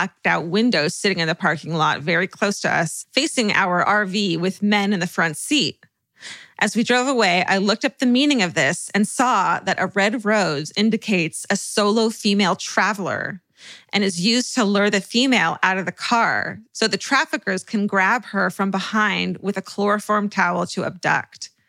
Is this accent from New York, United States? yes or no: no; Tustin, California, United States; My hometown is Tustin, California